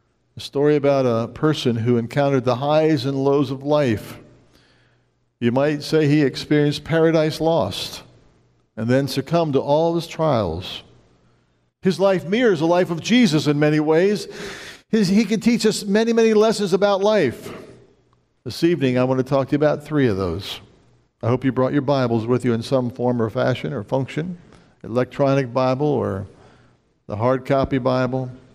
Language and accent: English; Pennsylvania, United States; when I was a kid in the farm growing up in Pennsylvania